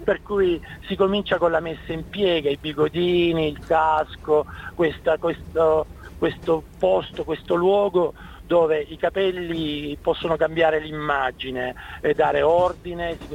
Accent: Latiano, Apulia, Italy; È stata mia mamma nel mio paese, che è una provincia di Brindisi, si chiama Latiano

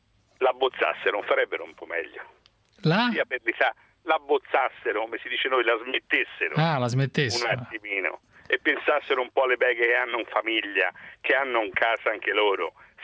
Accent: Florence, Tuscany, Italy; Quindi sono fiorentino dell'Interland, ecco.

